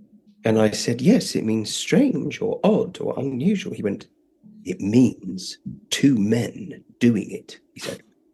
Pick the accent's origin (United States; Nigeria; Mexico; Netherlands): Netherlands; And I was brought up in Holland. And the only English that I heard until I was 10 was either my brothers